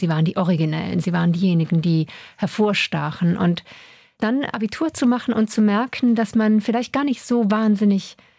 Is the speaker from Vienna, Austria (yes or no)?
no; Vorarlberg, Austria; ich bin in Vorarlberg aufgewachsen, in einem sehr katholischen Land, und bin auch groß geworden im Katholizismus und auch gerne.